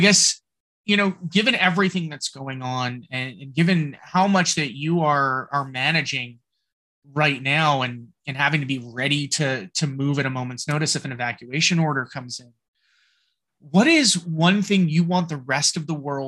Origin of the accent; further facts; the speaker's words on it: United States; And I'm American